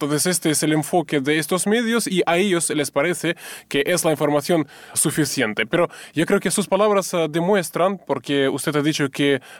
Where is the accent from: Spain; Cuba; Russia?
Russia; Spanish is a second language; lo escucho en ruso porque soy persona rusa